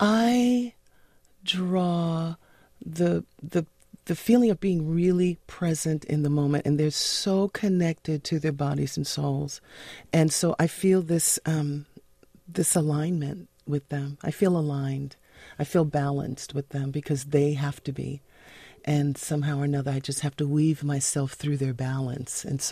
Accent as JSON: {"language": "English", "town": "Brooklyn", "region": "New York", "country": "United States", "tie": "born or raised there", "said": "I grew up in Brooklyn. I went to PS 67"}